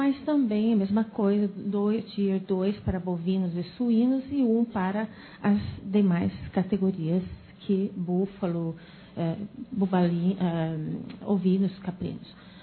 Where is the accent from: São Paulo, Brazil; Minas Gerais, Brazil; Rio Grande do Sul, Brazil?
São Paulo, Brazil; Rio Claro; eu também sou paulista, né? Sou da cidade de Rio Claro